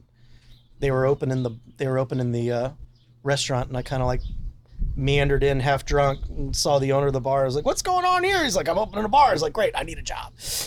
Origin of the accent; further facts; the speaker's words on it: Crofton, Maryland, United States; So I grew up in Crofton, which is like 20 miles out of Annapolis.